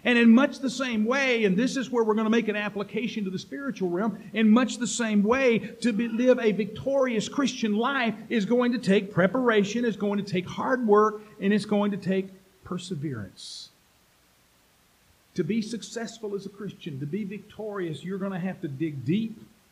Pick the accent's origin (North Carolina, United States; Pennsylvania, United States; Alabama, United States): Alabama, United States; Now, as a boy growing up in Alabama, we didn't swim in pools. We swam in the Alabama River